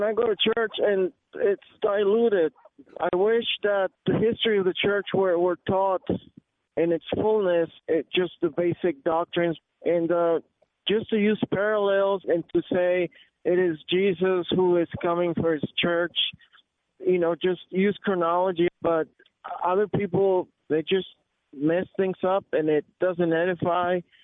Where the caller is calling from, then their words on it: Texas, United States; I'm calling from Central Texas.